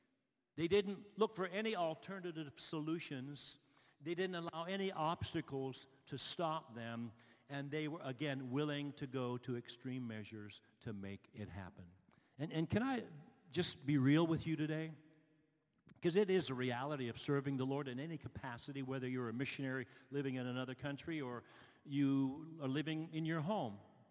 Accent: Latrobe, Pennsylvania, United States; And I'm from Latrobe, Pennsylvania. I grew up in Latrobe. I still spend a lot of time with 18 to 20 of my closest high school buddies.

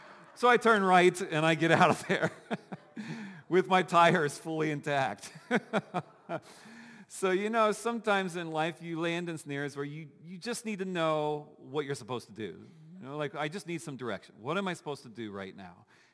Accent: Dayton, Ohio, United States; I'm from Dayton, Ohio, grew up in Dayton, Ohio, and we go back to Ohio a couple times a year to visit my family

